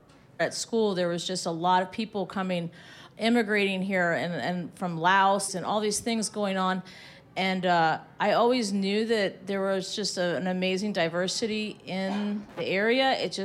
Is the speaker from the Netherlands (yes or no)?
no; Arlington, Virginia, United States; So I come from Arlington, and in Arlington, you know, you can go anywhere and have anything.